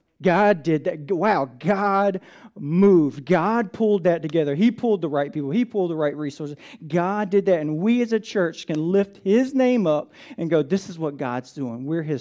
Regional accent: Atlanta, Georgia, United States; Like, I grew up in Atlanta, you know, I didn't grow up next to the river, next to all these river boats

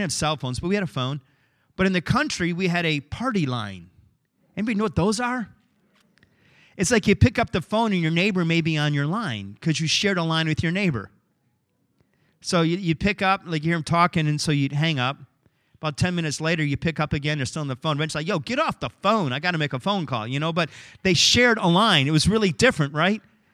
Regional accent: England, United Kingdom; I can't say Lancaster right, but I'm English, and that's okay

